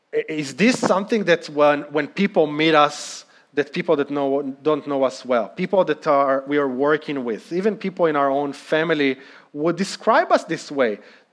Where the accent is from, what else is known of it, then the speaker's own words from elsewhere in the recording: Israel; now in United States; growing up in Israel. For many years, the main and almost only source of water for all different uses in the country came from the Sea of Galilee.